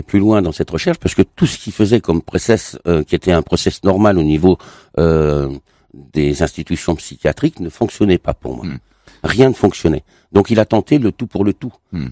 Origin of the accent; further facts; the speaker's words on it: Grand Est, France; accent: Lorraine; mon accent qui est plus lorrain que celui que parigot